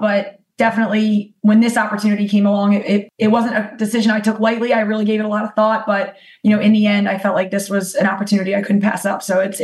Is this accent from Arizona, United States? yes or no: no; Upper Merion, Pennsylvania, United States; I remember playing, rec league back in, my days growing up in Heber Prussian Upper Marion and things like that.